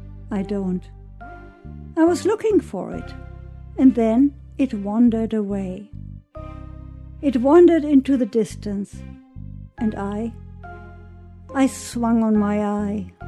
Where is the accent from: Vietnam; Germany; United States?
Germany; I grew up in Germany, the child of Holocaust survivors.